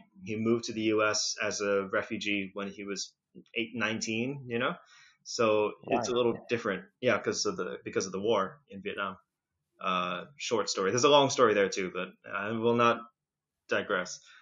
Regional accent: Indonesia; also born or lived in United States; now in Switzerland; my parents are Vietnamese, but I was born in the US, but I grew up in Indonesia, but then I lived in Switzerland for most of my adult life.

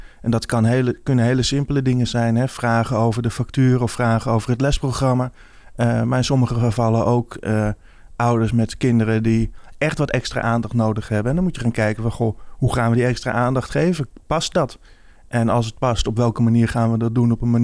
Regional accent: Amsterdam, North Holland, Netherlands; ik ben 34 jaar. Ik ben inderdaad geboren en getogen in Amsterdam en daarna naar Amstelveen verhuisd. Ik heb daar eigenlijk afgelopen jaren gewoond en gewerkt in Amsterdam.

